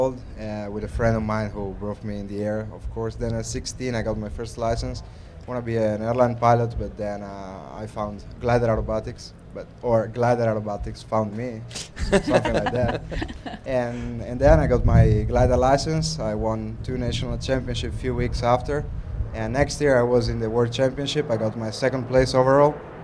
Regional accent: Northeast Italy, Italy; English is a second language; I come from Northeast Italy, near Venice. It's a little town where I grew up, and I still live, but I'm all around the world.

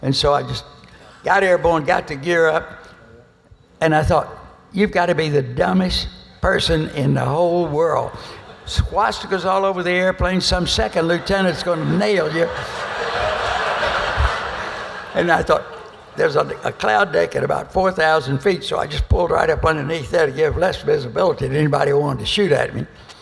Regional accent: United States; I started yelling in English, I'm an American.

